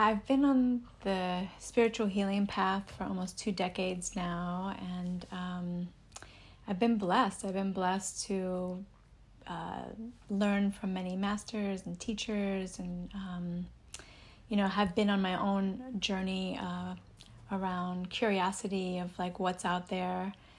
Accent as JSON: {"language": "English", "region": "New York", "country": "United States", "tie": "born or raised there", "moved": "yes", "lives_now": "Los Angeles, United States", "said": "growing up in New York, I was never intrigued to come here."}